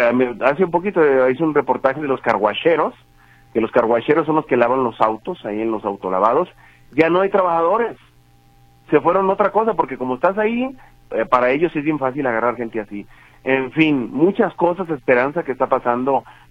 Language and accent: Spanish; Tepatitlán, Jalisco, Mexico; Mira, yo soy de Tepa, es una cuna de la migración. Siempre crecimos nosotros hablando de los migrantes.